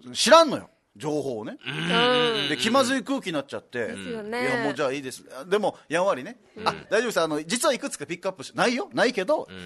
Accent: Okinawa, Japan; この辺ちょっと僕沖縄から来たんですけど

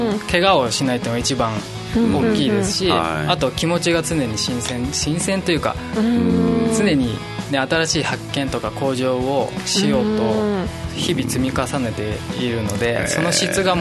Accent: Nagano, Japan; 長野県です、

